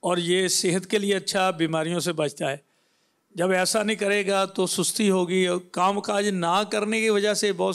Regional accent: Jaranwala, Punjab, Pakistan; جڑاں والا, عمر تقریباً 56 سال.

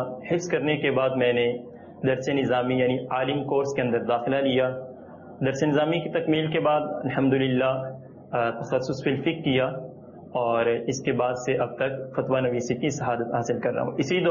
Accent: Pakistan; اور میرا تعلق پاک وطن شریف سے ہے.

